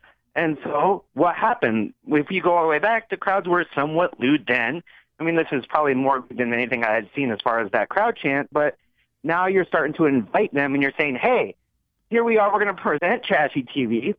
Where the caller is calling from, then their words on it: Las Vegas, Nevada, United States; in Las Vegas.